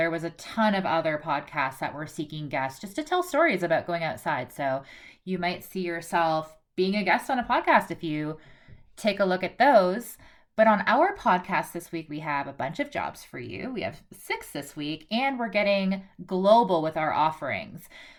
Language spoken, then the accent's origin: English; Canada; moved away; I'm Canadian and I actually have a degree in French because it's relevant back in Canada